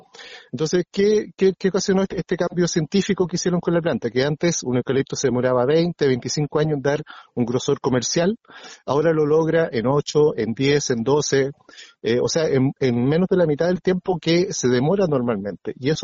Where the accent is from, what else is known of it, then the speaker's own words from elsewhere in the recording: Los Sauces, Araucanía, Chile; yo siempre he sido de esta zona, pero me fui a estudiar fuera hace ya bastante tiempo. Y siempre con la idea de retornar acá a Los Sauces